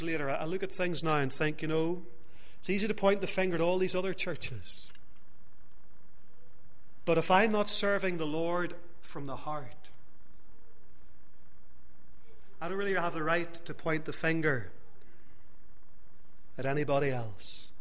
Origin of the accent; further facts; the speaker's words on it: Lisburn, Northern Ireland, United Kingdom; as a young man, 19 or 20 years of age, I was standing in my hometown of Lisburn, giving out gospel tracts for late night shoppers on a Thursday evening.